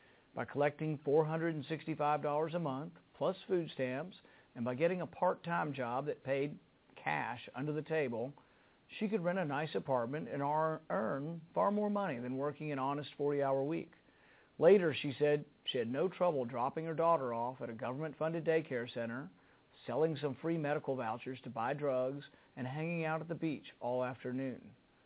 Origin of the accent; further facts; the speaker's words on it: Kentucky, United States; including my home state of Kentucky